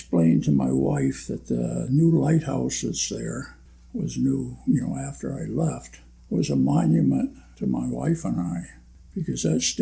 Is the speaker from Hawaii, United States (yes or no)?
no; Charlevoix, Michigan, United States; also born or lived in Beaver Island, United States; So I grew up with the Coast Guard. And we're originally from a place called Charlevoix, Michigan, and Beaver Island, Michigan.